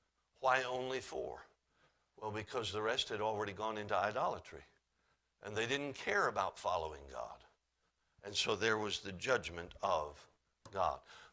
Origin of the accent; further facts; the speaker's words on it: Alaska, United States; I'm from Alaska, spent all my life in Alaska. There at our home church in Fairbanks, Alaska